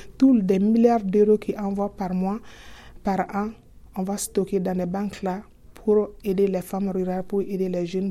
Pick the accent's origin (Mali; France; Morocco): Mali; Je suis malienne, je connais la réalité de mon pays.